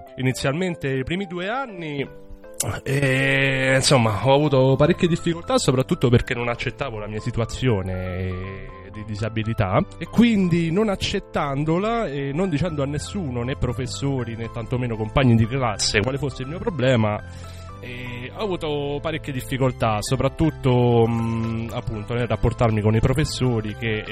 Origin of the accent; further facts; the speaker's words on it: Rome, Lazio, Italy; ho 29 anni, vengo da Roma, sono un ragazzo ipovedente